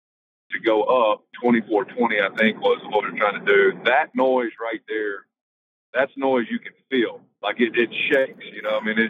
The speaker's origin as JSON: {"language": "English", "region": "Mississippi", "country": "United States", "said": "because my wife's from Western Kentucky. I'm from Mississippi. We're away from families a lot."}